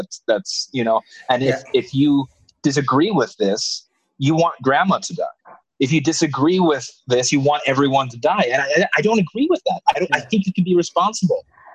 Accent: United States; Because, you know, I'm American. I'm American Filipino, so I'm also Filipino, guys.

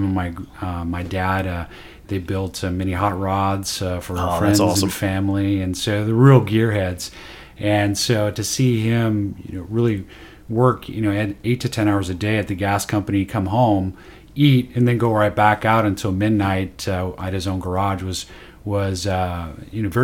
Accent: Oxnard, California, United States; Yeah, from Southern California, Oxnard, California, a little beach town in Southern California. Yeah, I had a great childhood growing up, lots of great friends.

